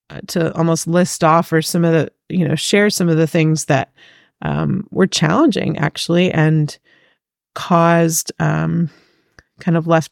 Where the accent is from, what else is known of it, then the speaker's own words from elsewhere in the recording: Hungary; I grew up in Hungary, in Europe, and we didn't have the typical American experience of a school musical that you could be a part of growing up.